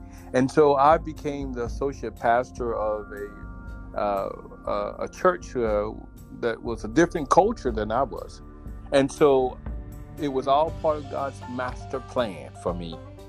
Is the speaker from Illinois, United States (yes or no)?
no; Mobile, Alabama, United States; born there; My parents had 11 kids. I'm the youngest of 11. And I was born in Mobile, Alabama.